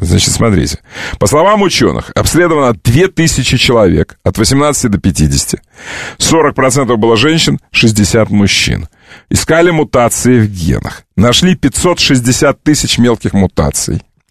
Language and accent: Russian; Siberia, Russia; Я сибиряк, дальневосточник.